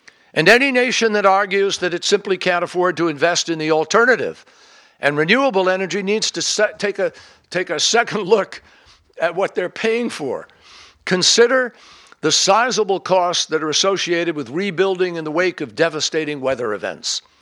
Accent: Massachusetts, United States; look at the results that we are already seeing in places like my home state of Massachusetts.

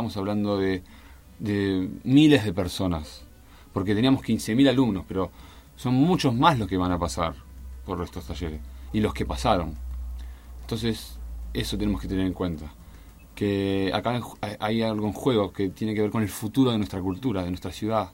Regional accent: Argentina; cómo nos recibieron como argentinos.

